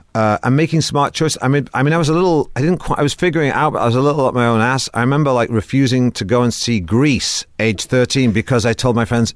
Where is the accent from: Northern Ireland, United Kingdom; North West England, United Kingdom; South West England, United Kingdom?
North West England, United Kingdom; Manchester; But I grew up in Manchester